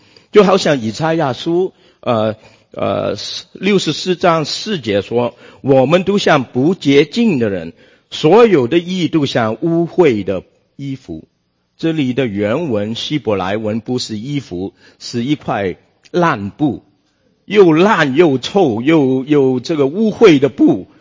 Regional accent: Guangdong, China; 牟利呀，我广东人就说蚝就是蚝

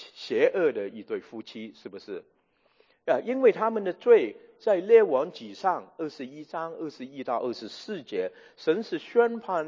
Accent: Guangdong, China; 这个就是我们广东人说一脚踏两船就是不能专一的这个意思。

